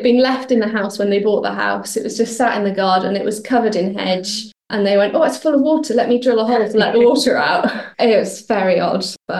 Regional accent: Fishguard, Wales, United Kingdom; I'm from Pembrokeshire. I grew up near Fishguard.

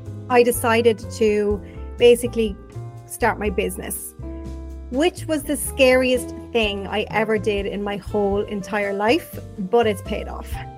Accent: Ireland; I'm from Ireland.

